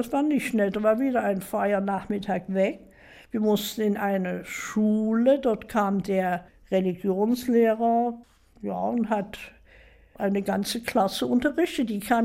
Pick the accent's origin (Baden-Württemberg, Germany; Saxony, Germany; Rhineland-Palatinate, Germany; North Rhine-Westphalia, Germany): Saxony, Germany; Dresden; born there; Ja, ich bin in Dresden geboren. Mein Vater, eine alte Dresdner Familie, Protestant. Die Mutti kam als zweijähriges Kind mit ihren Eltern aus Russland, aus Weißrussland.